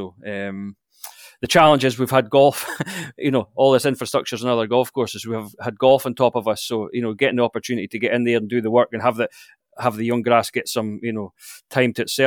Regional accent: Blair Atholl, Scotland, United Kingdom; So I grew up in, you could say, the central highlands of Scotland, a little village called Blairathal. So maybe almost halfway between Perth and Inverness.

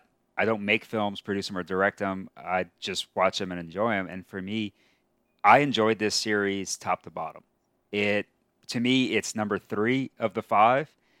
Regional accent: Louisiana, United States; I'm like, I'm a Cajun.

